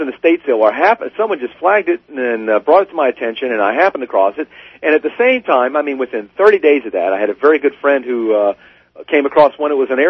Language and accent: English; United States; I'm an American